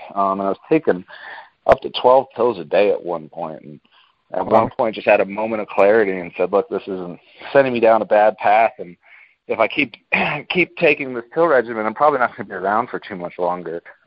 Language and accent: English; Boston, Massachusetts, United States; now in Denver, United States; So I'm actually originally from Boston, go Pats.